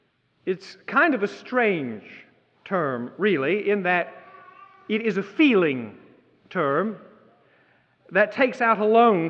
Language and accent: English; Florida, United States; I grew up in South Florida. There were six children in my family, and we were brought up with specific responsibilities to do, chores, tasks to take care of.